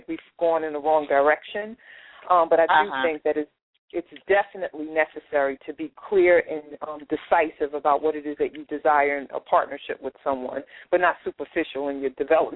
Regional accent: Queens, New York, United States; I'm from Queens.

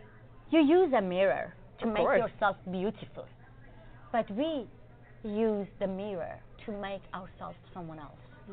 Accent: Iran; my hometown where my hair was like a hostage in the hand of the government of Iran.

